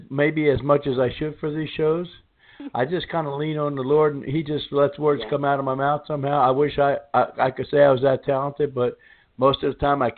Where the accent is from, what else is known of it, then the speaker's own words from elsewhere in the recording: Philadelphia, Pennsylvania, United States; now in Maryland, United States; I come from the middle of that. I come from Philadelphia area.